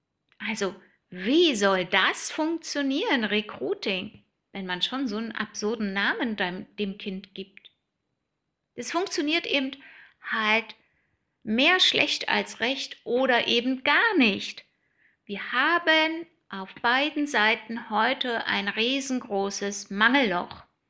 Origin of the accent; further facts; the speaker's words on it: Germany; die verrückte Personalerin aus Berlin und Brandenburg.